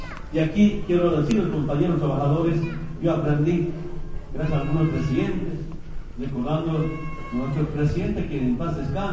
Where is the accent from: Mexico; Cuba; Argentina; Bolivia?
Bolivia; Todos somos bolivianos.